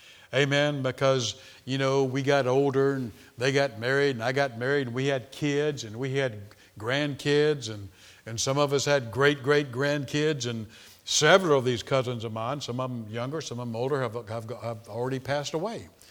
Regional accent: Florida, United States; a lot of them came to our house because I grew up in Florida. They like to come to Florida, you know, because we live near the beach.

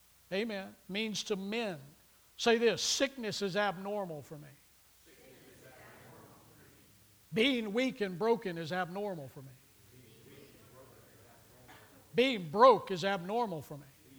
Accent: Austin, Texas, United States; I think everybody here knows, but I'm from Austin, Texas. I'm from that central Texas area. And so, you know, I grew up a Longhorn fan.

